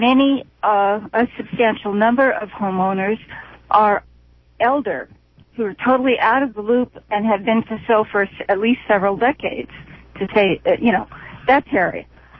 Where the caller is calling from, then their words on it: Hillsboro, United States; Actually, I am from Hillsboro.